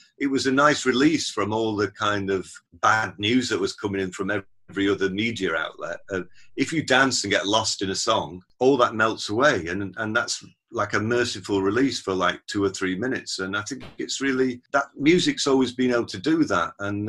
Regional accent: Sheffield, Yorkshire and the Humber, United Kingdom; a cave system, which is quite near my hometown of Sheffield.

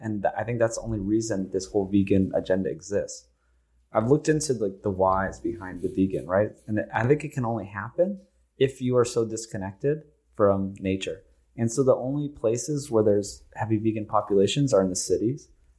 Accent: Hawaii, United States; And I'm from Hawaii, and they have a lot of Axis deer.

